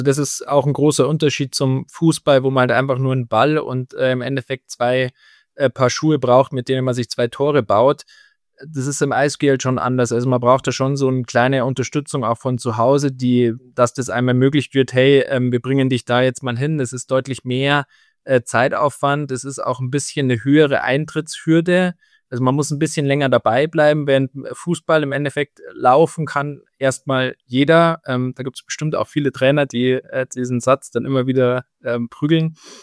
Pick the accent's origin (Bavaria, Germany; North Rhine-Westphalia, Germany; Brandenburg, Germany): Bavaria, Germany; Landshut; bei mir in meiner Heimatstadt in Landshut